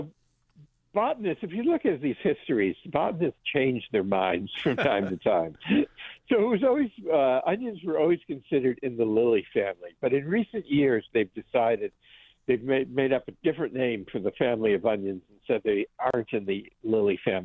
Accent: New England, United States; I come from New England, and I know, you know, in New England there are all sorts of strange laws on the books that nobody ever enforces.

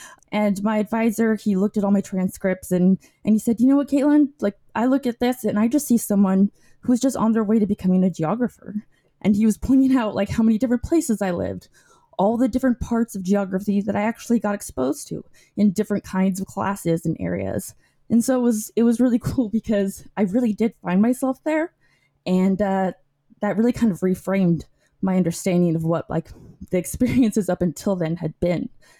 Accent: Placerville, California, United States; I'm from Placerville, California. So it's a very small town in the Sierra Nevada foothills.

